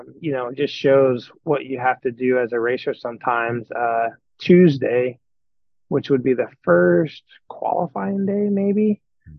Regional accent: United States; especially coming from US. Like, that was like as European as I feel like you could really go coming, being an American.

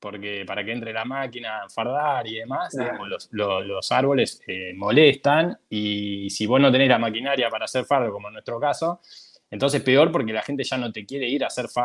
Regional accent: Uruguay; now in Paraguay; porque nosotros somos uruguayos

